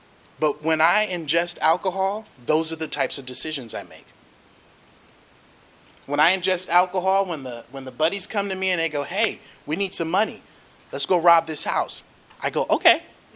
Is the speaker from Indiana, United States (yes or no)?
no; Los Angeles, California, United States; I am a Los Angeles born and raised child. I am the son of a preacher. And voila. I grew up in South Central LA.